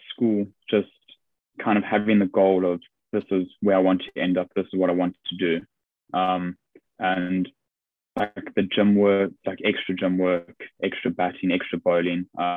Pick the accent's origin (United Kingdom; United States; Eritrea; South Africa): South Africa; just being South African. I was like, well, bit of home there.